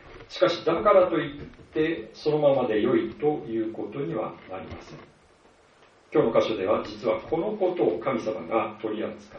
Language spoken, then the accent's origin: Japanese; Iwate, Japan; 私も岩手の田舎で育ちまして、周りには小高い山がありました。